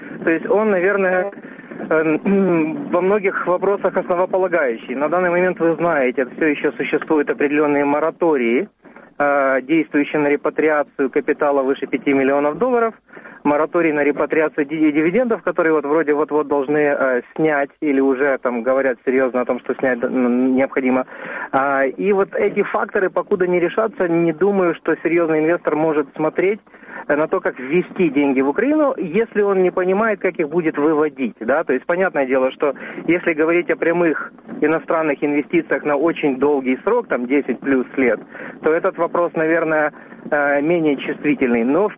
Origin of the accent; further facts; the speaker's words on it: Odesa, Odesa Oblast, Ukraine; враховуючи той факт, що я народжений і виріс в Одесі, якщо можна, я російською.